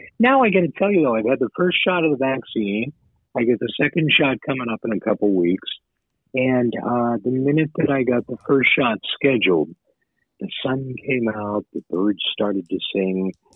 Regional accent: Pittsburgh, Pennsylvania, United States; also born or lived in Wheeling / Charleston / Louisville / Los Angeles; I grew up in Pittsburgh, started on the air there, was a program director, morning man, in Wheeling, West Virginia. Then lived in Charleston, West Virginia, then Louisville, Kentucky, and then Los Angeles.

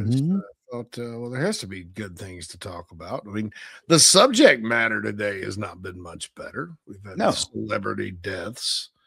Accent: Spartanburg, South Carolina, United States; I actually have this gut feeling that, you know, because it's my hometown of Spartanburg, right?

